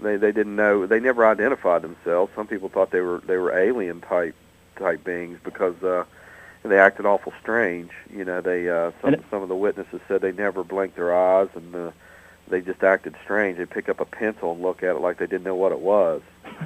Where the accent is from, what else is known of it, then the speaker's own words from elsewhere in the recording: Point Pleasant, West Virginia, United States; I grew up in Point Pleasant. As a matter of fact, I lived about four or five doors down from the people who saw it first.